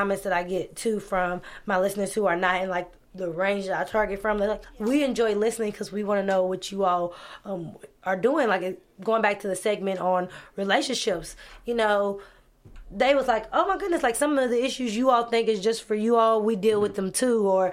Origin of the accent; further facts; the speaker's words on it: Louisville, Kentucky, United States; Okay, so I'm from Louisville, Kentucky.